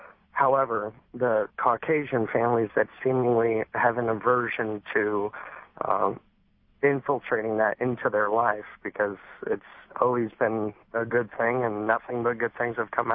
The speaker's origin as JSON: {"language": "English", "town": "Los Angeles", "region": "California", "country": "United States", "tie": "born or raised there", "said": "I grew up in Los Angeles, and I actually had a lot of friends that were Mexican"}